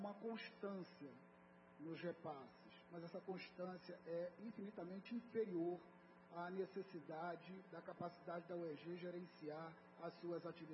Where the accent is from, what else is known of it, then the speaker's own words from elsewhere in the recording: Anápolis, Goiás, Brazil; que é de onde eu sou, né, que é aqui no bairro Jundiaí.